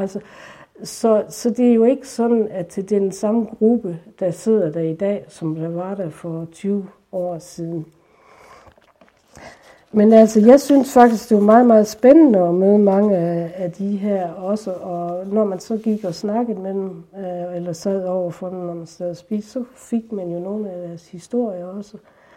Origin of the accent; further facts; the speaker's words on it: Skjern, Central Denmark Region, Denmark; also born or lived in Astrup; jeg er vokset op ude omkring Astrup og Skjern. Han er Astrup her i Ringkøbing Skjern Kommune, eller Astrup Faster.